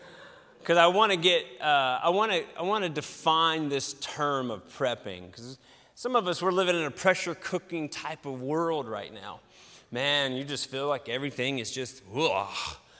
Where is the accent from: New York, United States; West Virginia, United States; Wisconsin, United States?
West Virginia, United States; Hey, I'm from West by God, Virginia. Don't you worry. I know about guns.